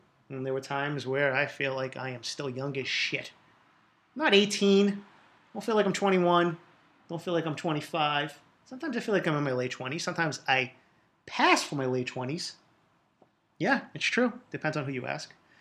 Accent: Boston, Massachusetts, United States; from my childhood, growing up in East Boston, a.k.a. Eastie. It's not just an airport.

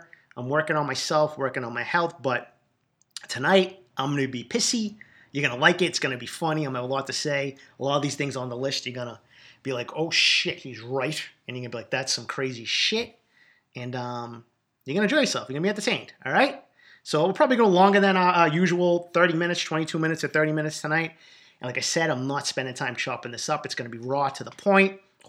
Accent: Boston, Massachusetts, United States; I say we because they are my team and I'm from Boston.

